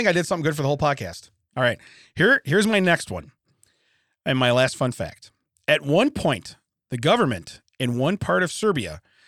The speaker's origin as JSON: {"language": "English", "region": "Illinois", "country": "United States", "said": "We're from Illinois. We could bite somebody."}